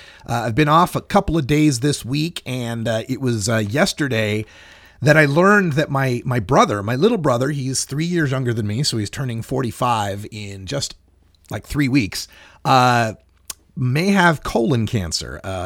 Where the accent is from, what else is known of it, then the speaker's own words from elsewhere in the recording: Oregon, United States; here in my home state of Oregon